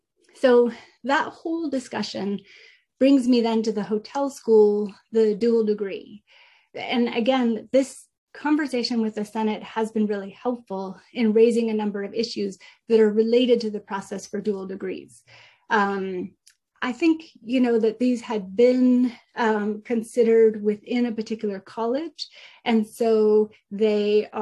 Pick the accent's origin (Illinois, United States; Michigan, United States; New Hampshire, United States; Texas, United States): New Hampshire, United States; alumni who live in my home state of New Hampshire